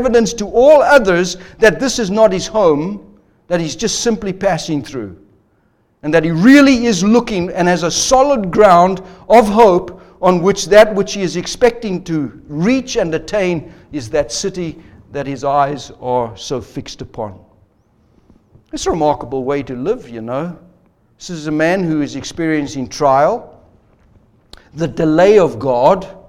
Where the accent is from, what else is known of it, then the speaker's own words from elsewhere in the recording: Zimbabwe; I remember in the country I grew up in Rhodesia back in the time, on the eastern side were some very high mountains